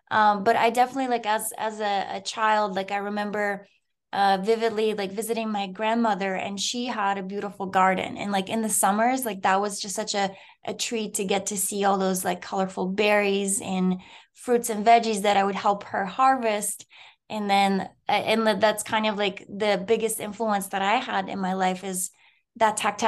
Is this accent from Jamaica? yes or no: no; Moldova; English is a second language; I grew up in Moldova, and it's a country like that used to be part of the USSR